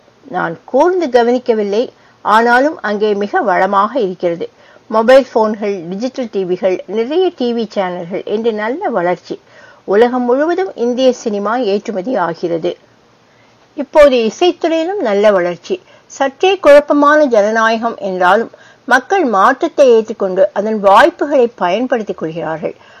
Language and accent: Tamil; India; now in United States; நான் இந்தியன் என்பதே அமெரிக்கனாக இருப்பதில் ஒரு முக்கிய பங்கு வகிக்கிறது.